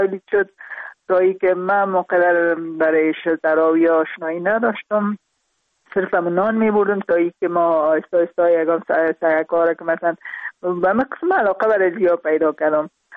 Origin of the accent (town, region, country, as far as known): Parwan, Afghanistan; also born or lived in Kabul